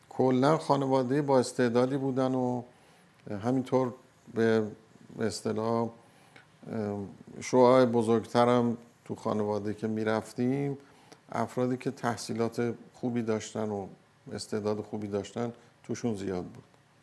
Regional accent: Hamadan, Iran; من سال 25 دی 1334 در همدان متولد شدم.

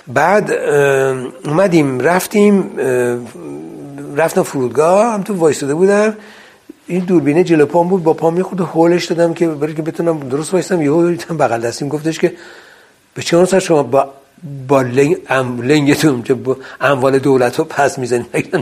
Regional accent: Iran; now in Switzerland; من از ایران میام

